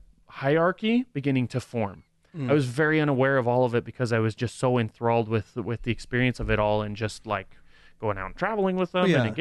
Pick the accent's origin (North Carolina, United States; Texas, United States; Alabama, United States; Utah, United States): Utah, United States; Salt Lake City; I grew up in Salt Lake. I've heard of the Mormons and the fights over prophets and what's true and what's not.